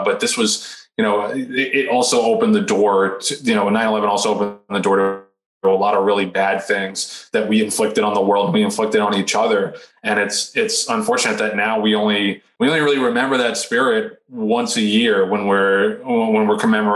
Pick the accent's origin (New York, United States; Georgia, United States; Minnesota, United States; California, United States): New York, United States; But it was obviously a very, very hard thing to deal with as a New Yorker.